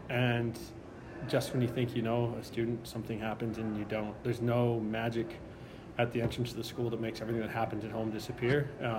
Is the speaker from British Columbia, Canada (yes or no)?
yes; Castlegar, British Columbia, Canada; and I grew up in Castlegar, so it was a nice way to get home.